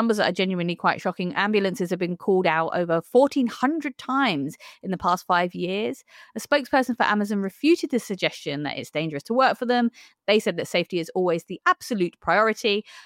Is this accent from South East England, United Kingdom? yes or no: no; East London, London, United Kingdom; We're from East London.